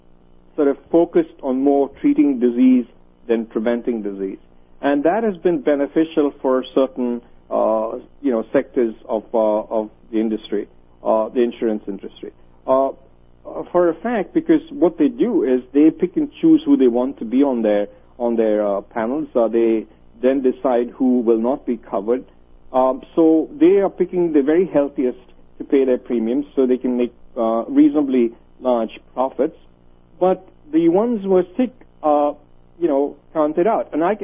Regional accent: United Kingdom; now in United States; The only place I can go back to is Great Britain and get care, because I'm still a British citizen.

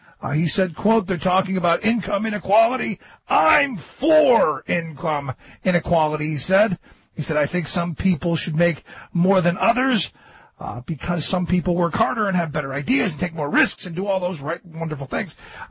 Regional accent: Cleveland, Ohio, United States; I grew up in Cleveland, spent most of my life in Cleveland

